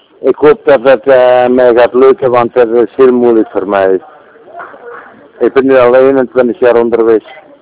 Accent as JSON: {"language": "Dutch", "region": "Limburg", "country": "Netherlands", "said": "Ik ben van Limburg en ik ben nu in Griekenland met de fiets."}